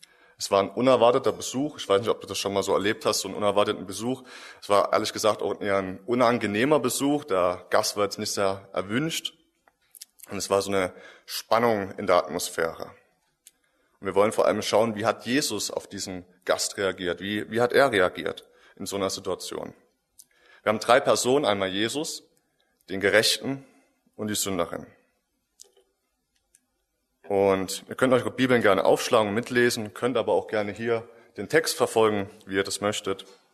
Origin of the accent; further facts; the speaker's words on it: Chemnitz, Saxony, Germany; born there; also born or lived in Würzburg, Germany; wohne auch hier in Chemnitz, bin hier geboren. 2009 sind wir umgezogen, meine Eltern und ich, nach Würzburg. Und ich bin aufgrund des Studiums dann wieder hergezogen.